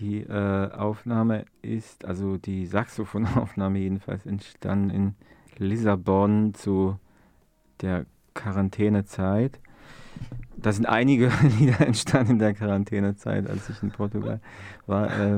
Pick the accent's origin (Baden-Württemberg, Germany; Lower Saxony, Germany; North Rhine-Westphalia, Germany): Baden-Württemberg, Germany; Freiburg; also born or lived in Poland; ich bin in Freiburg aufgewachsen, tatsächlich, ich weiß gar nicht, ob du es weißt. Also ich war 28 Jahre in Freiburg und 6 Jahre in Polen.